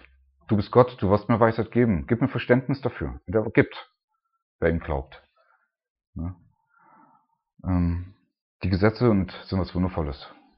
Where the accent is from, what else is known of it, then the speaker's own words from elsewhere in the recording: Germany; weil ich als Deutscher würde meine Bratwurst echt vermissen